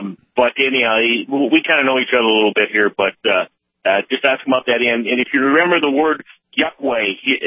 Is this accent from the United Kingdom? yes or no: no; North Dakota, United States; also born or lived in Marshall Islands / Japan / Hawaii / Colorado; You know, I grew up in North Dakota, and then I've lived in many other different places, the Marshall Islands, Japan, Hawaii, Colorado